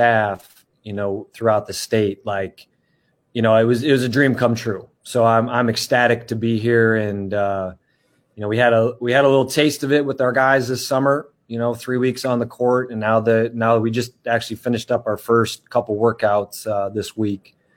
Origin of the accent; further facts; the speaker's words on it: Wisconsin, United States; especially coming back to my home state of Wisconsin.